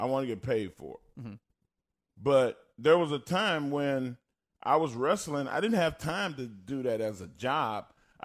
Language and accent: English; Texas, United States; accent: Texas country twang; I have a Texas country twang accent.